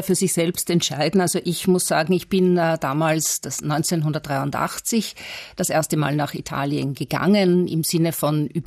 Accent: Austria; als Österreicherin, die doch vielleicht in gewissen Bahnen gedacht hat.

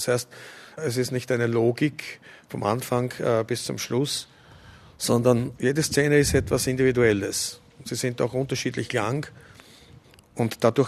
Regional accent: Burgenland, Austria; ich bin Burgenländer. Ich lebe seit Jahrzehnten in diesem Land. Ich habe dieses Land in mir

